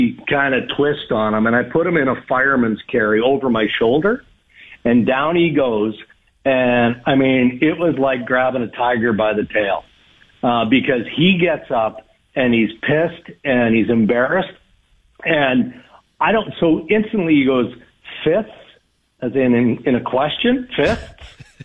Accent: Langenburg, Saskatchewan, Canada; Kelly Buchberger, who I grew up with in Langenberg, Saskatchewan.

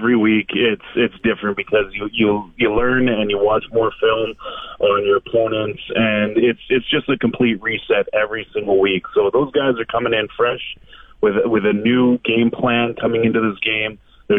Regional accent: Regina, Saskatchewan, Canada; I'm from Regina, Saskatchewan. Cold doesn't bother me ever.

